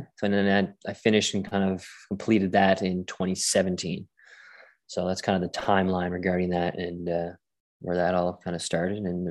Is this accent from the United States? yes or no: no; St. John's, Newfoundland and Labrador, Canada; also born or lived in Glasgow, United Kingdom; Yeah, so I grew up here in St. John's, Newfoundland